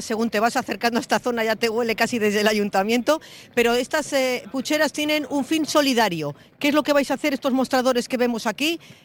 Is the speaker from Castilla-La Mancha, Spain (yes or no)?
no; Bilbao, Basque Country, Spain; somos de Bilbao, que esto no es Murcia